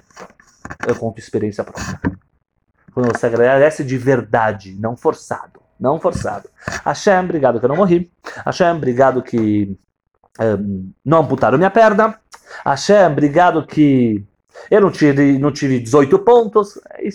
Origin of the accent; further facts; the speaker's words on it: Uruguay; Não, mas teve uma pessoa jovem no Uruguai que deixou. E eu sou do Uruguai.